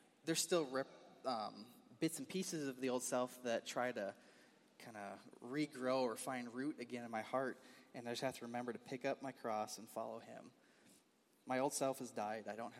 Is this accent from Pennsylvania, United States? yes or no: no; Wisconsin, United States; born or raised there